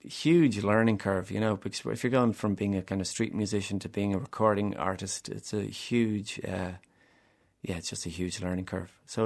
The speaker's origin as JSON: {"language": "English", "country": "Ireland", "first_language": "Irish", "second_language": "English", "said": "Yeah, it's my first language. Yeah, my dad's from Castle in Connemara. And actually, my mother was raised speaking Irish as well in County Leitrim"}